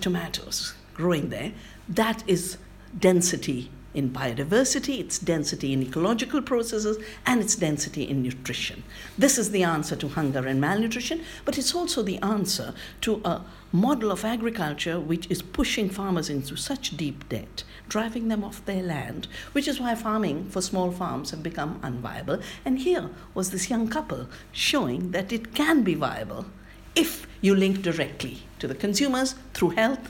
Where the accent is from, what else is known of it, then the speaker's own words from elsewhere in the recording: India; I'm from India.